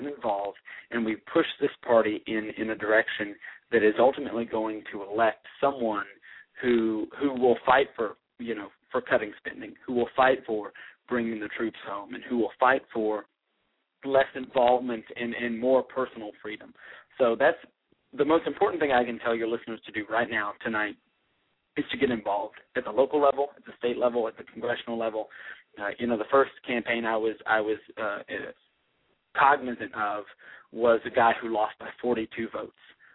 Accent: Tennessee, United States; I moved from Tennessee where Republicans got elected all the time in my home county to a place where, you know, every from top to bottom, they overwhelmingly elect Democrats.

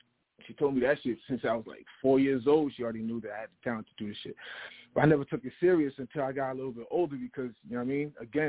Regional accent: New Jersey, United States; also born or lived in Miami; I grew up in, I grew up in Jersey. I was born in Miami, so I'm used to the heat. You know what I mean? I'm a Haitian boy myself, so I'm used to the heat

